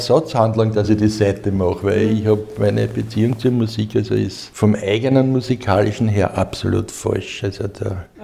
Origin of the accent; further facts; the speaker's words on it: Vienna, Austria; born there; Ja, bin ein gebürtiger Wiener